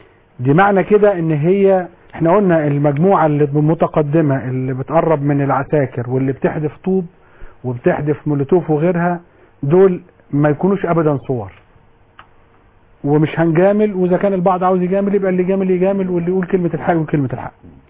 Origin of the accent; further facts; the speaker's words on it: Egypt; احنا كمصريين وشرقيين ومسلمين